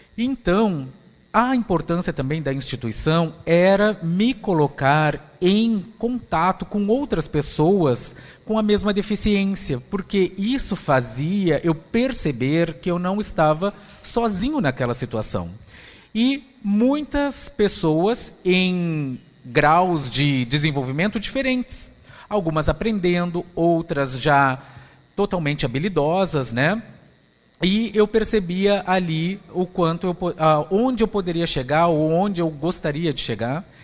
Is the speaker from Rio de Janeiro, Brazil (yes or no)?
no; Pelotas, Rio Grande do Sul, Brazil; eu sou de Pelotas, aqui no Rio Grande do Sul. Eu sou um homem de 1,78m, tenho a pele morena escura, cabelos pretos lisos, ficando grisalhos, em razão dos meus 42 anos.